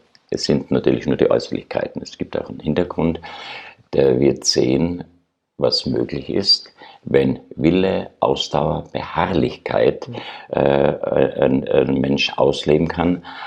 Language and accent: German; Austria; now in Germany; ich habe es als Österreicher in Deutschland erlebt, es ist nicht so einfach.